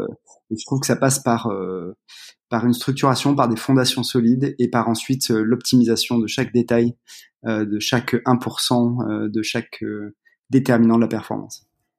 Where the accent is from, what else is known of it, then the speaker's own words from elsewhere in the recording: Valence, Auvergne-Rhône-Alpes, France; Et en fait, moi, j'ai grandi à Valence.